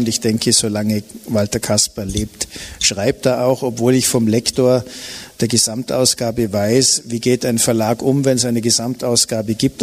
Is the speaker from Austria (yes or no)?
yes; Bregenz, Vorarlberg, Austria; Ich bin Bregenzer